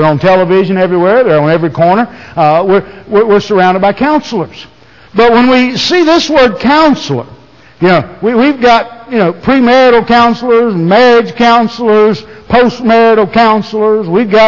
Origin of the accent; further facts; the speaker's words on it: Scotland, United Kingdom; it's not because I'm a redhead, or it's not because I'm Scottish or anything else.